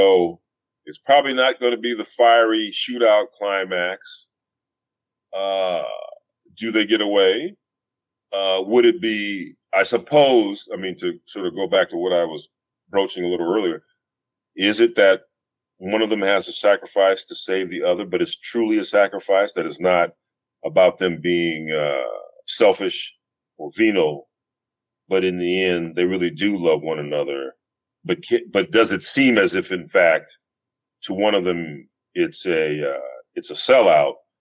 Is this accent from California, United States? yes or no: yes; Los Angeles, California, United States; a bunch of stories set where I grew up in Los Angeles, the infamous South Central.